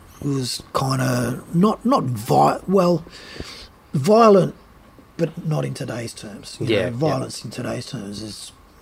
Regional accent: Seven Hills, New South Wales, Australia; born there; which I was born in Seven Hills.

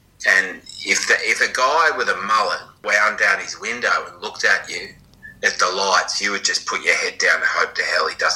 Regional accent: Cronulla, New South Wales, Australia; Well, I guess I don't know too much about it anymore, but I grew up in Cronulla.

